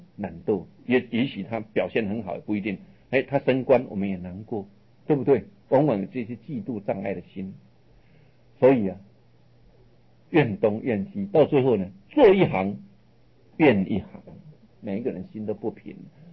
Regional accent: China; 但上天有好生之德，所以我们中国人啊，把天命叫做性，也就是这个道。

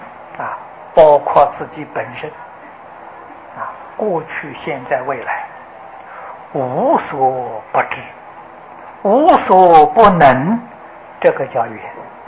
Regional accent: China; 这个说法是佛法没到中国来啊，我们中国人说的啊。

